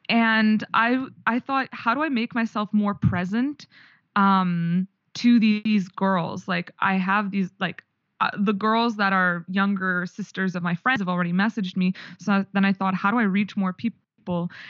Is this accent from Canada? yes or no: yes; Canada; now in Switzerland; I'm from Canada. My family immigrated to Canada from Ukraine, and I studied mechanical engineering in Montreal